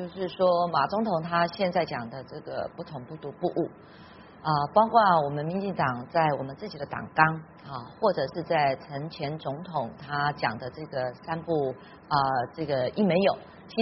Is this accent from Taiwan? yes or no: yes; Taiwan; 这个才是现在我们台湾人民的主流民意